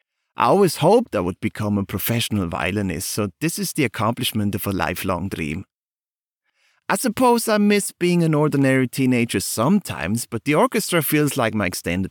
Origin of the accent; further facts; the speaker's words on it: Basel, Basel-Stadt, Switzerland; born there; English is a second language; also born or lived in Zurich; I was born in Basel, but I haven't lived there since I was 14 because I started playing with the Zurich Kammerorchester around that age.